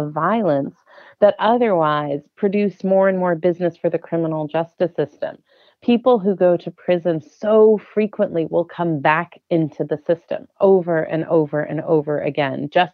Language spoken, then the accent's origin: English; Chicago, Illinois, United States; So I grew up in Chicago in the 80s and early 90s